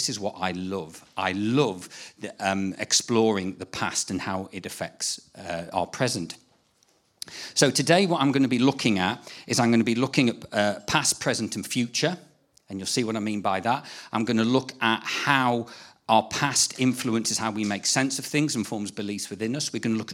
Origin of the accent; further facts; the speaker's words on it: Birmingham, West Midlands, United Kingdom; And we are from Birmingham. I go to a church in Selly Oak, in Elim Church.